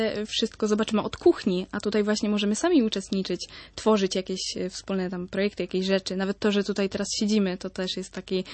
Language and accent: Polish; Częstochowa, Silesian Voivodeship, Poland; pochwaliłam mu się, że jestem z Częstochowy